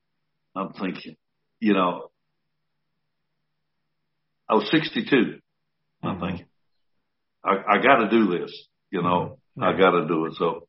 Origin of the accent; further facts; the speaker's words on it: Columbus, United States; "Okay. In my hometown right here."